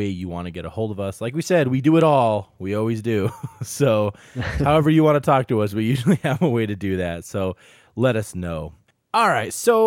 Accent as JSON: {"language": "English", "region": "Montana", "country": "United States", "said": "Some hobos though, but that was because I'm from Montana, so we don't see very many homeless people, so that was kind of a shock."}